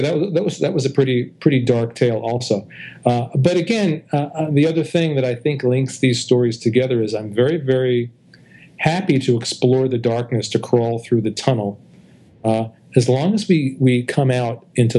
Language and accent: English; Brooklyn, New York, United States; they remind me of me and my friends when I was a teenager growing up in Brooklyn, hanging around on a Saturday night, just goofing around with each other.